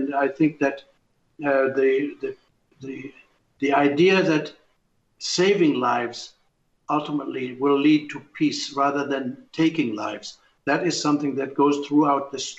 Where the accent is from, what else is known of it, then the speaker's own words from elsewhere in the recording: Germany; I felt that I had enough information directly growing up in Germany that would give me the flavor of areas and different places.